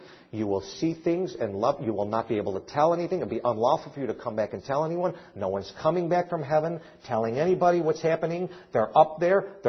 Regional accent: Kansas, United States; Well, I mean, I'm from Kansas. Show me.

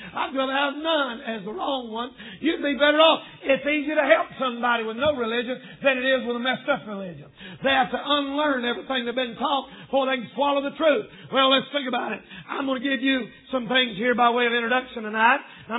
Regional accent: the South, United States; I'm from Southern and redneck and proud of it.

